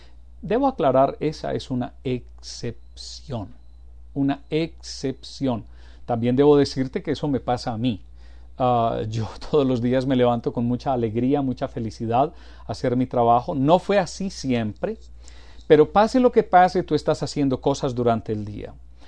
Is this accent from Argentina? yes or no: no; Colombia; born there; Soy un elemento de identidad, soy nacido en Colombia, soy latinoamericano, soy parte del planeta Tierra